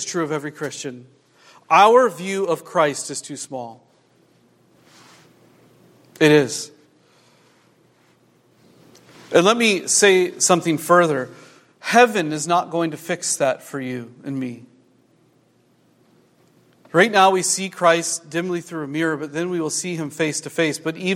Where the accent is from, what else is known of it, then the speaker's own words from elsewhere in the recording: Midwest, United States; You know, I grew up in the Midwest where it's all flat, and when there's hills, they're, you know, out here you call them bunny hills or something.